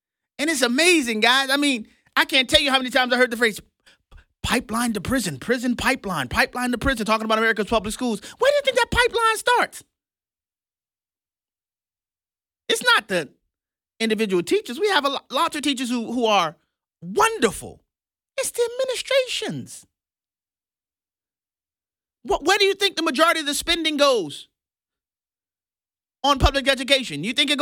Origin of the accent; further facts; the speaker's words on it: New Orleans, Louisiana, United States; Why is it well known in my hometown, generally speaking, if you want your children to have a fighting chance to learn something, they got to go to private school? Ask anybody from New Orleans and they'll tell you exactly what I'm saying.